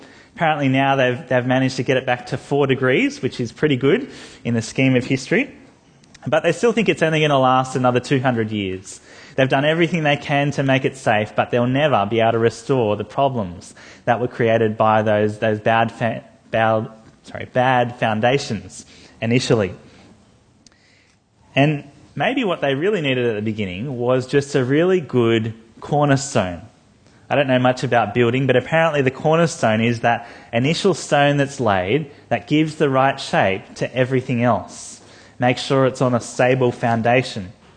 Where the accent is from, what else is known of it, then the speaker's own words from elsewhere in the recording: Australia; I mean, I'm still … I'm still an Australian, married, father of three, Sri Lankan heritage, love cricket.